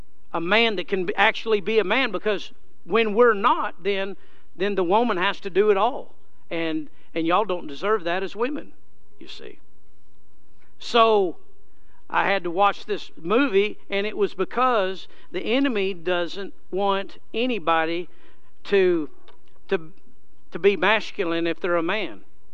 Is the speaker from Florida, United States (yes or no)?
no; Odessa, Texas, United States; I said, "Believe it or not, I was raised in Odessa, graduated high school at Odessa High."